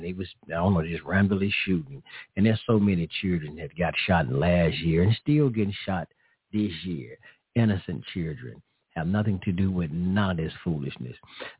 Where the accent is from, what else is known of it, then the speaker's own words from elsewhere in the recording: Memphis, Tennessee, United States; Well, Justin Pearson, I'm from Memphis, too. I'm from Memphis, too.